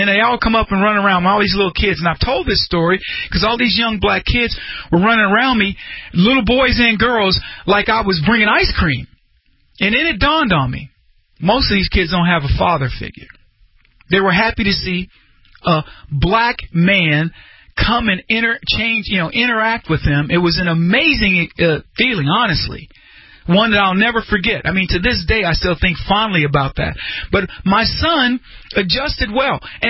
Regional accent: Brady, Texas, United States; born or raised there

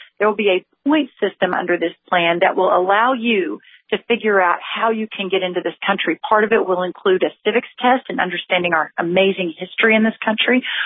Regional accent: Texas, United States; I'm from Texas. Those of us who have been living along in the border states for some time know this is a crisis

